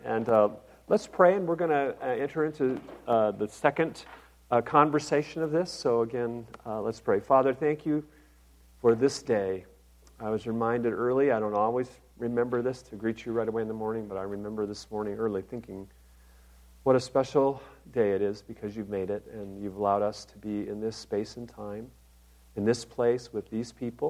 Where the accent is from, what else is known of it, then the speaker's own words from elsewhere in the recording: Minnesota, United States; But one of our favorite memories was to go to my home state, yes, it's God's country, Minnesota